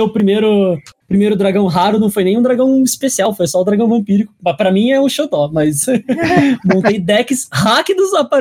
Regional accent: Campinas, São Paulo, Brazil; born there; E então eu nasci em Campinas.

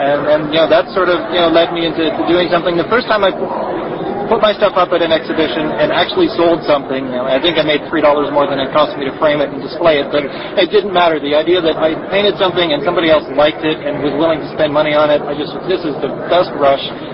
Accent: Canada; Background's easier, I suppose. I'm Canadian.

